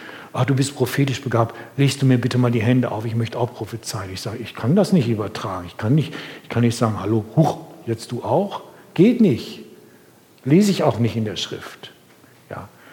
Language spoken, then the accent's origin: German; Bückeburg, Lower Saxony, Germany; in meiner Heimatgemeinde da in Bückeburg